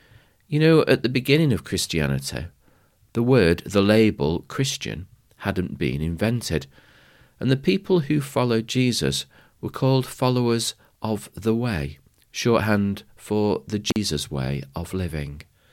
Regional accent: Manchester, North West England, United Kingdom; In fact, when I was growing up in Manchester, then one of the most fundamental questions regarding your identity was United or City.

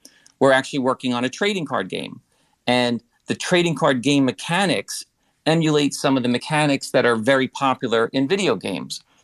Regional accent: New York, United States; I'm from New York. So I have a tough time saying water.

